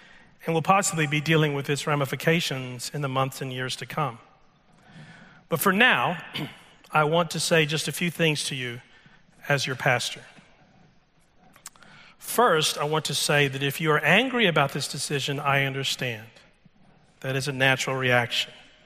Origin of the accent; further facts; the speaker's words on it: Texas, United States; I love football. I grew up in Texas, so there you go.